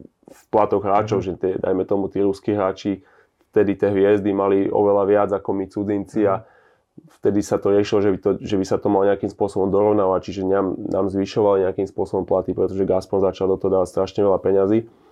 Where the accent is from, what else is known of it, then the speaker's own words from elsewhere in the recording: Rastočno, Trenčín Region, Slovakia; moved away as an adult; now in Russia; som išiel z Rastočna do Prievidze, potom do Trenčína a potom vlastne do Ruska a do Petrohradu